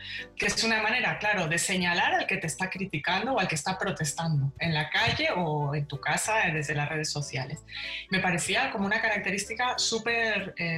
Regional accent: Buenos Aires, Argentina; born there; Yo nací en Buenos Aires.

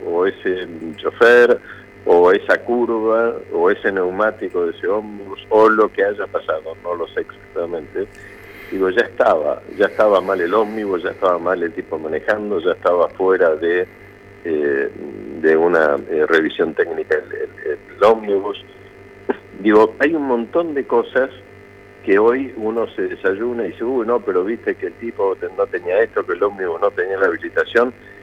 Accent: Argentina

